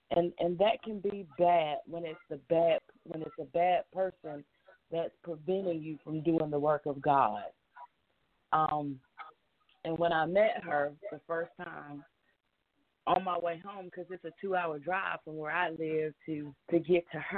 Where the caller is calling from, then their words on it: Monroe, Georgia, United States; I'm calling from Monroe, Georgia.